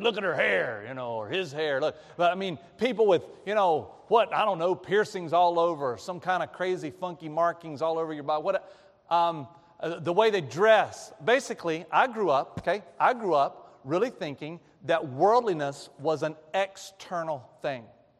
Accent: Knoxville, Tennessee, United States; born there; I was born in Tennessee. I was born up in Knoxville. That's where I was born.

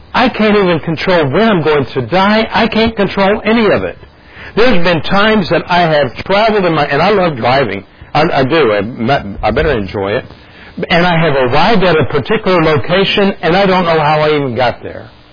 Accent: East Coast, United States; I grew up in the East Coast.

